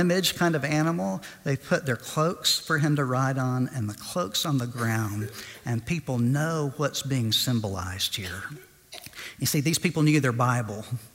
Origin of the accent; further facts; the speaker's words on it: Chattanooga, Tennessee, United States; I'm from Chattanooga, so it's like he was on Lookout Mountain, if you've ever been there.